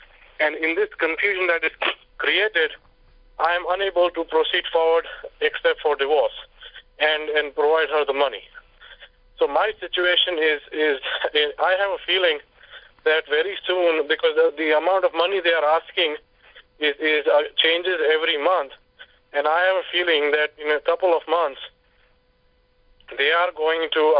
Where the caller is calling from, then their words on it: Houston, Texas, United States; Yes, I'm calling from Houston, Texas.